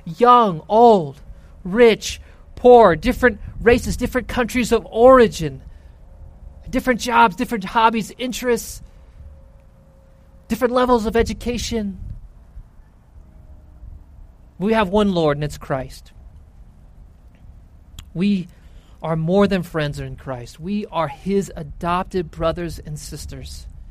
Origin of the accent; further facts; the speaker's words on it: the South, United States; I grew up in the South, and I don't know why they don't just translate it y'all.